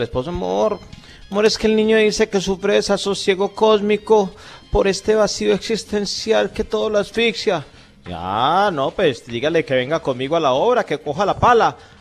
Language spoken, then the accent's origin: Spanish; Garzón, Huila, Colombia; Yo soy de Garzón.